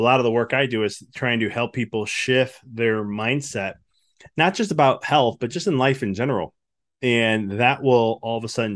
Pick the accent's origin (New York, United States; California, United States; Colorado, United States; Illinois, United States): Illinois, United States; Chicago; moved away as an adult; I'm originally from Chicago, and my wife and I were looking to move out of state